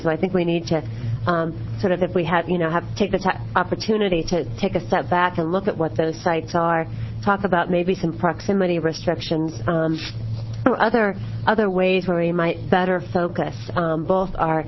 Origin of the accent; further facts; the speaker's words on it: Oregon, United States; I grew up in Coos County.